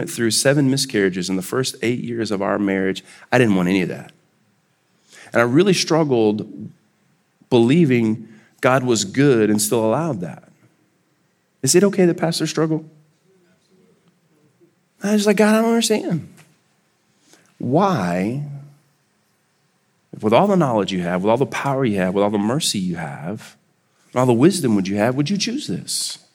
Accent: Houston, Texas, United States; moved away as an adult; my wife and I moved here from Houston. I spent the first 40 years of my life in Houston, and Houston is a massive city. It's the third largest city in America, 140 nations represented

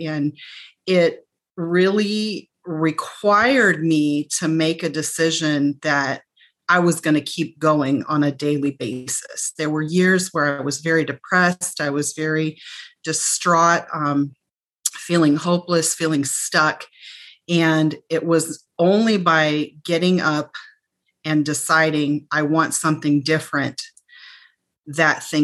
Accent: Omaha, Nebraska, United States; And so in my case, I grew up here in Omaha, Nebraska, just middle class.

